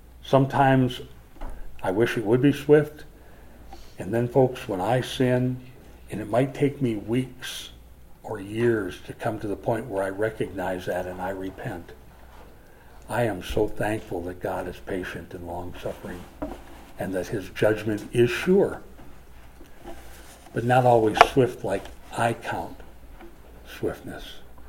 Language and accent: English; Minnesota, United States; Again, I grew up in Minnesota. What do you call that? Minnesota nice.